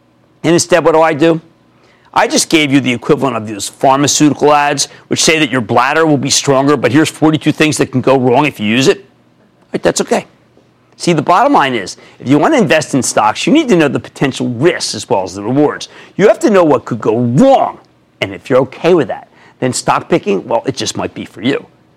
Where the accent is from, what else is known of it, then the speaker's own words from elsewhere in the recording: Philadelphia, Pennsylvania, United States; accent: Philadelphia; excuse my Philadelphia accent